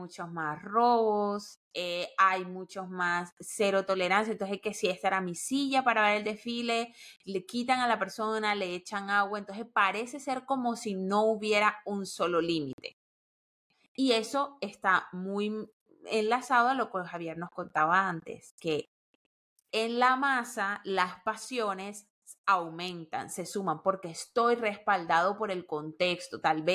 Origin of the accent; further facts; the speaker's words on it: Barranquilla, Atlántico, Colombia; yo soy barranquillera, nací en carnaval, o sea, nací, no nací en carnaval, nací en octubre.